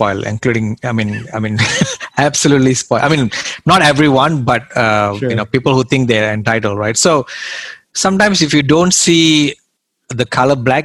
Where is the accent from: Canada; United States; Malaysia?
Malaysia; English is a second language; So I came from Southeast Asia. I mean, from Malaysia. Right? So, Malaysia is a really awesome country.